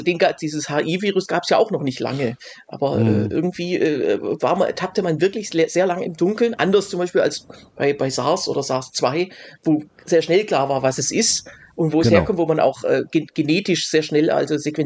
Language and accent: German; Baden-Württemberg, Germany; der war ja aus meiner Heimat, aus Hohenlohe